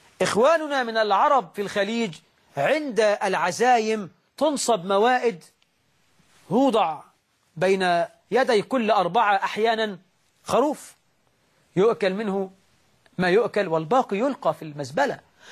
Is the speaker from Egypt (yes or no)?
yes; Egypt; وأن يجعل بلدنا مصر وسائر بلاد